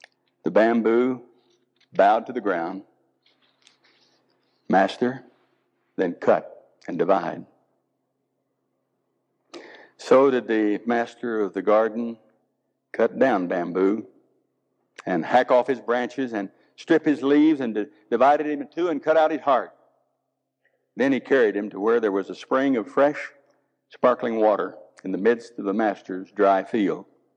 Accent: Oklahoma, United States; accent: Oklahoma; is my Oklahoma accent bothering you all?

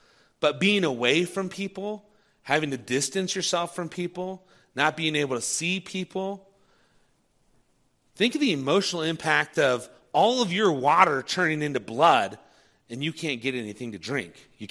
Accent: Ohio, United States; Now, I grew up in Ohio, and every summer, my parents had a cottage on Lake Erie.

